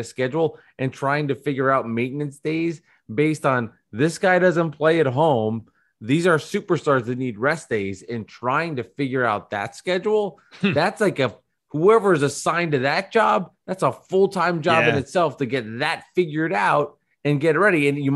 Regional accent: New York, United States; And I'm a New Yorker.

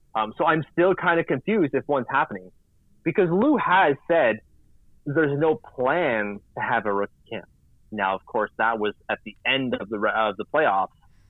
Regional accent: Vanier, Ontario, Canada; he knew I told him I was from Vanier

